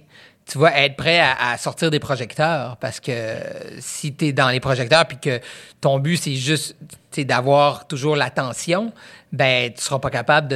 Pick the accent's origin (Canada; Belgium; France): Canada; Quebec; je viens du Saguenay, je suis profondément, que je le veuille ou pas, québécois et saguenéen.